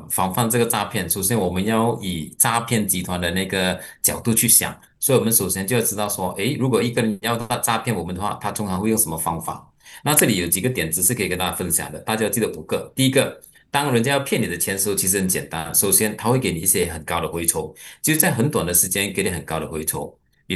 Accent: Malaysia; 我觉得最后点还是我们马来西亚人其实是比较单纯，比较容易去相信别人

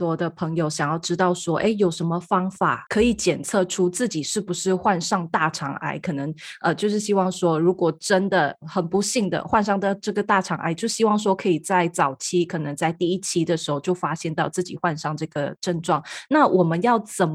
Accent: Malaysia; 那其实根据数据的显示呢，在我们马来西亚

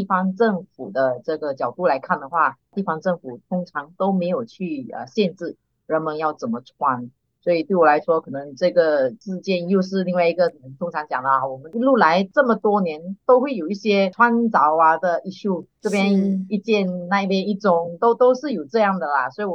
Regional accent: Sarawak, Malaysia; 所以我以一个刚才我讲的，就是以一个沙拉越人来评估的话

